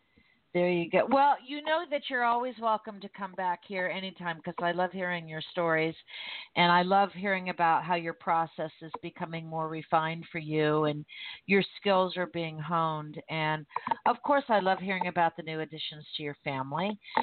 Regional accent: Miami, Florida, United States; because my parents were from New England, for crying out loud, and I grew up in Miami. We didn't do storytelling.

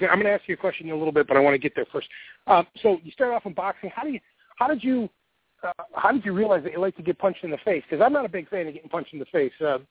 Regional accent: Buffalo, New York, United States; I'm from Buffalo, New York, so I know that, man. I moved out of the frozen tundra down here into the warmth.

